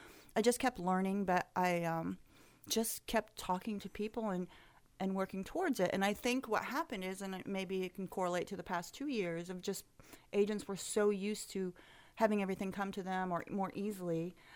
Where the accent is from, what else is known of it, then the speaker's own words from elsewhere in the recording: Zionsville, Indiana, United States; I grew up in Zionsville.